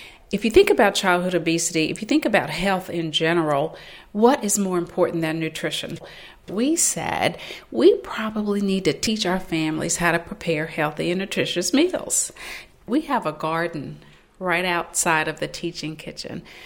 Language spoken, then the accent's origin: English; Bluefield, West Virginia, United States; now in Atlanta, United States